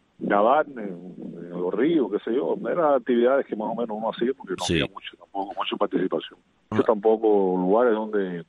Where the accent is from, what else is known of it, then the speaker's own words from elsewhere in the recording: San Cristóbal, Artemisa, Cuba; born there; nací en otro lugar, en San Cristóbal, sí, sí. En esa fecha que tú acabas de dar, en 1950, sí, en el mismo pueblo de San Cristóbal.